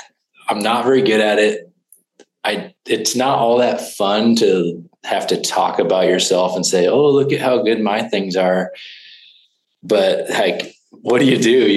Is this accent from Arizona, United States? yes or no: no; Nebraska, United States; what if I move the company back to Nebraska? Cause I had moved back at that point.